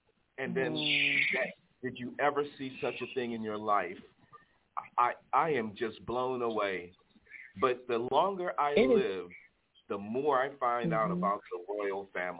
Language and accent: English; Bermuda; I grew up in Bermuda on an island. It was a British protectorate, okay?